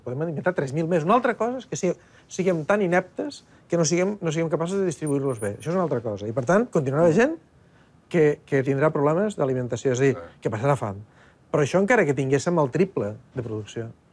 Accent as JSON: {"language": "Catalan", "town": "Bellcaire d'Urgell", "region": "Catalonia", "country": "Spain", "said": "Jo soc de Bellcaire de Lleida, per tant, i me'ls menjo."}